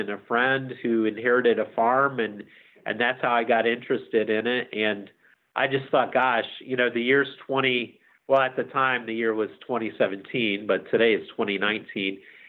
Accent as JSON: {"language": "English", "town": "Lawrenceville", "region": "Illinois", "country": "United States", "tie": "born or raised there", "said": "I grew up in Southern Illinois in a small town called Lawrenceville, basketball powerhouse, back in the 70s and 80s."}